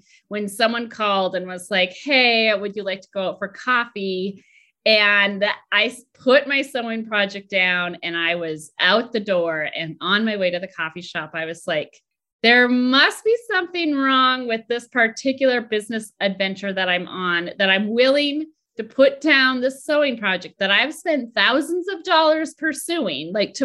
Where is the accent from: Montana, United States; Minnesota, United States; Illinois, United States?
Minnesota, United States; So I grew up in Minnesota and I went to college at home.